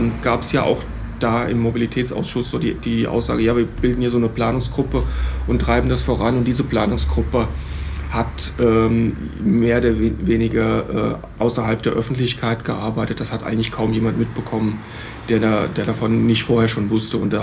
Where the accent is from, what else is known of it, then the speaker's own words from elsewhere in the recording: Hesse, Germany; now in Aachen, Germany; Ich komme ursprünglich aus Hessen, wohne jetzt seit fast 20 Jahren in Aachen und habe Physik und Umweltwissenschaften studiert.